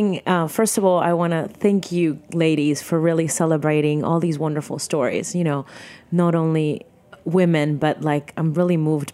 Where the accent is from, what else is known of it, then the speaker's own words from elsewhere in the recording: Miami, Florida, United States; also born or lived in Venezuela / New York; because I was born in Miami and I grew up a little bit in Venezuela, but then grew up in Miami and in New York.